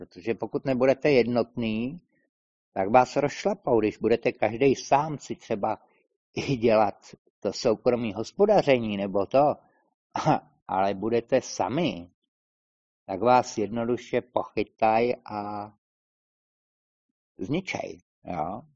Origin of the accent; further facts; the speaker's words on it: Moravia, Czechia; i když jsem Moravák, tak když řeknu moje země, tak myslím Československo.